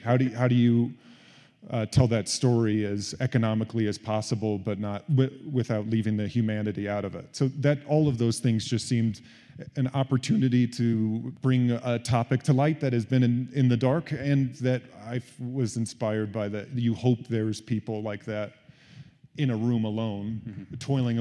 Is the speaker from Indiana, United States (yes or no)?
yes; Indiana, United States; you know, growing up in Indiana. Not a slight to Indiana, but it just wasn't the theatrical hub of the world.